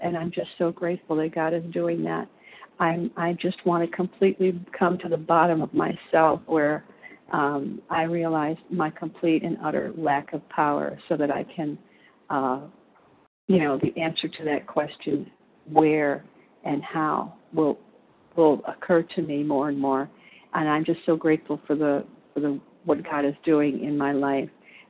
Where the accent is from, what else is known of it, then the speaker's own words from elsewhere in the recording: Illinois, United States; I'm from Illinois.